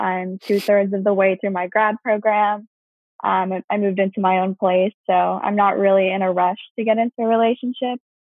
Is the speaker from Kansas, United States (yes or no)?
no; Dallas, Texas, United States; I'm 22 from Dallas.